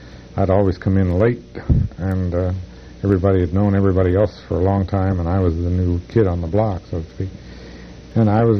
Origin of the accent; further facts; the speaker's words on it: Harrisburg, Pennsylvania, United States; I'd had a chemistry set as a growing up in Harrisburg